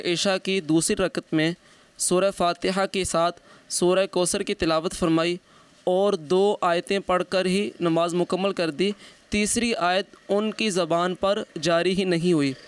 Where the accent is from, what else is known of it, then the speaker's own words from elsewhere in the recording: Shahkot, Punjab, Pakistan; میرا تعلق شاہکوٹ سے ہے۔